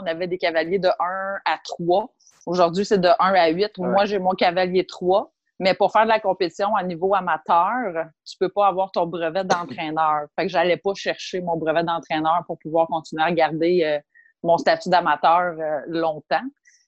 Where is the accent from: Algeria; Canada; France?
Canada; Laval, Quebec; moved away as an adult; Je viens de Sainte-Rose à Laval. J'ai passé ma vie là. J'ai jamais déménagé. C'est mon enfance. Je suis partie de là, j'avais 21 ans.